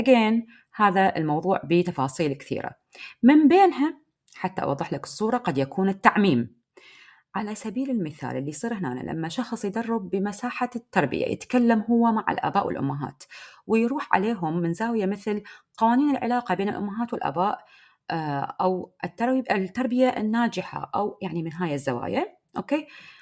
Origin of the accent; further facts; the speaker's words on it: Iraq; accent: Iraqi; اليوم انا دا احكي وياك، دا احكي بلهجتي العراقيه، دا احكي وياك ضمن تسلسل معين